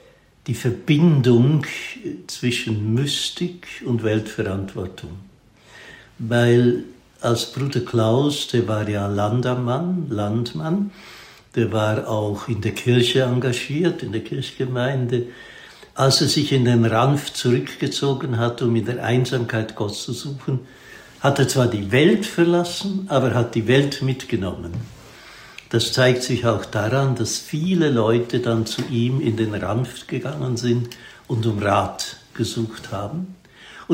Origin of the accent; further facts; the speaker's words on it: Lucerne, Switzerland; born there; Also in einem anderen Kanton. Ich bin in Luzern geboren